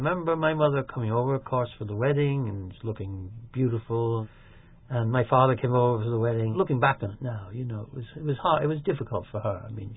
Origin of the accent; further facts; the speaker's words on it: Manhattan, New York, United States; Okay, I was from New York, but you see, they said, oh, you're American. I said, I don't know, I'm not. Well, I am an American passport, but really, I mean, I only know the Manhattan.